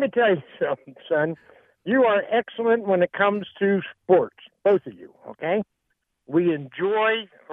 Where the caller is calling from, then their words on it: Dry Run, Pennsylvania, United States; This is Dry Run, Pennsylvania.